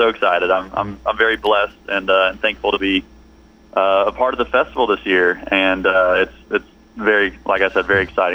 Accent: Bartlesville, Oklahoma, United States; now in Nashville, United States; I was born and raised in Bartlesville, uh-huh. And I just moved to Nashville a few years ago.

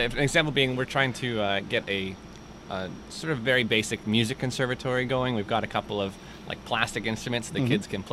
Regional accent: Canada; now in United States; I'm from Canada.

